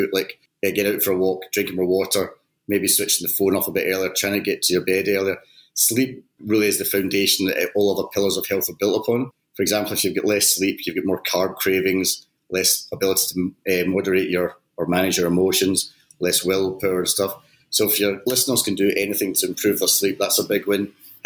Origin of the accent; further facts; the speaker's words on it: Glasgow, Scotland, United Kingdom; now in St Albans, United Kingdom; I'm not from St Albans, I am from Glasgow, but I moved down to St Albans back in 2000.